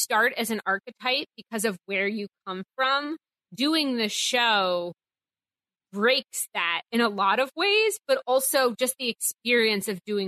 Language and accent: English; Boston, Massachusetts, United States; also born or lived in Chicago; Like I'm from Boston, and then I went to school in Chicago, and I don't think I had Republican friends till Survivor.